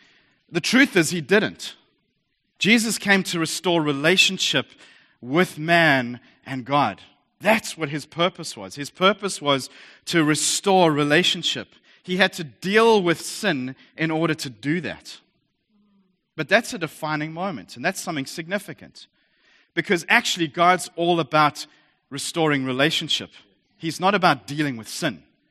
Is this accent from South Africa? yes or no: yes; South Africa; accent: South African; Some of you may recognize this as a South African accent.